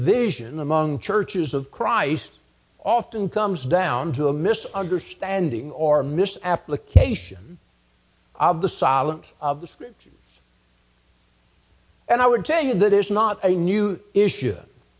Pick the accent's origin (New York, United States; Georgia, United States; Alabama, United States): Georgia, United States; Cordele; When I was growing up in Cordial, Georgia, I remember one preacher in particular that made this point.